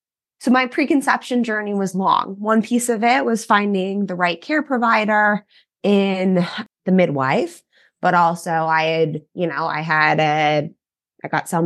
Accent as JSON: {"language": "English", "town": "Los Angeles", "region": "California", "country": "United States", "tie": "born or raised there", "said": "I grew up in Los Angeles, suburbs of Los Angeles, but in a, I don't know, pretty conservative family, I would say, in a lot of ways."}